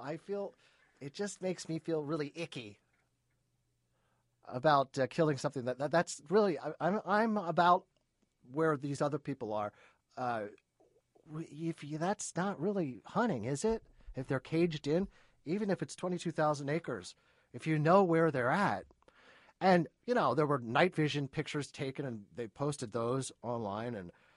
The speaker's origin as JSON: {"language": "English", "town": "San Francisco", "region": "California", "country": "United States", "also_born_or_lived": "Chicago", "said": "I came from Chicago where the traffic is horrific. And now that I'm back home here in San Francisco, wow."}